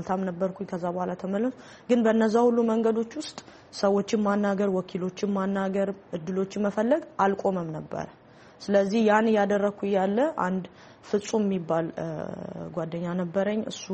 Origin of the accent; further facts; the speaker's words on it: Durame, Central Ethiopia, Ethiopia; እንግዲህ ያው እኔ ተወልጄ ያደግኩት በከምባታ ጠንባሮ ዞን ዱራሜ ከተማ ነው። ዱራሜ እንግዲህ የዞኑ ዋና መቀመጫ ነች። በጣም ትንሽዬ ከተማ ነች። እዛ ነው ተወልጄ ያደግኩት።